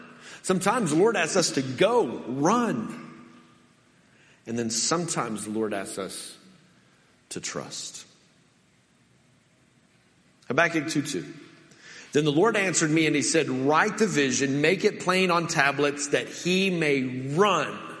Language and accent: English; Tallulah, Oklahoma, United States; accent: drawl; Y'all, I'm a redneck from Tallulah, Oklahoma. God, when he speaks to me, he speaks with a draw.